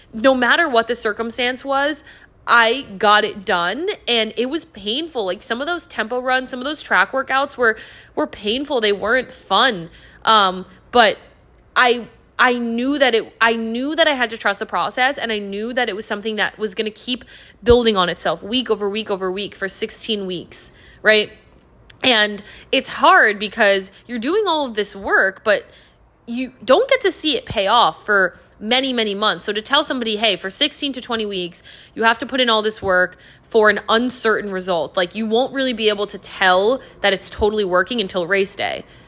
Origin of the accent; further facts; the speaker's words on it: New York City, New York, United States; I'm from New York and I live here now again after coming back, you know, after graduating from college. And so to run a marathon in your home city is truly so special.